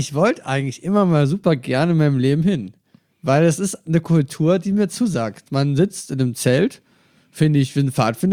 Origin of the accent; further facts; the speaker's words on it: Cologne, North Rhine-Westphalia, Germany; Wir kommen aus der Stadt mit K.